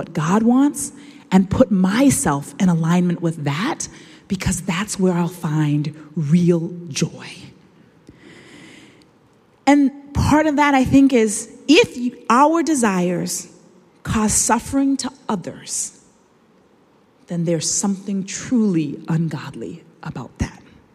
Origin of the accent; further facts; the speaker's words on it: Boston, Massachusetts, United States; now in Cambridge, United States; I grew up in Boston. As much as I love Cambridge, as I said, I went to church here.